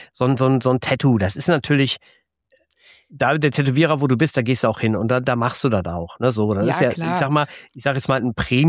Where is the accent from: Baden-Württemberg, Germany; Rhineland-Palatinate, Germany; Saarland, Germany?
Rhineland-Palatinate, Germany; Neuwied; wir sind aus Neuwied, wir wissen ja, wie das ist mit Dönerläden